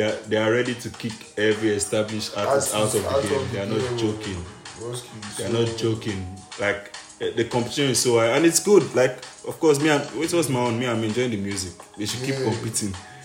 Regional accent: Nigeria; Being Nigerian

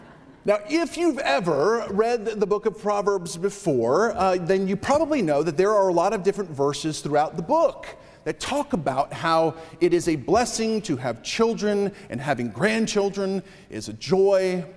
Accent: Enfield, Connecticut, United States; growing up, my grandparents lived just a couple of miles away from where my family and I lived in my hometown of Enfield, Connecticut.

